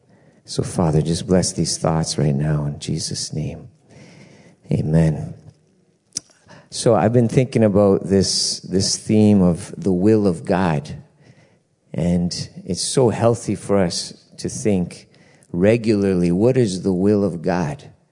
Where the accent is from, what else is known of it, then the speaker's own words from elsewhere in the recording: Montreal, Quebec, Canada; So, yeah, we're from Montreal, Canada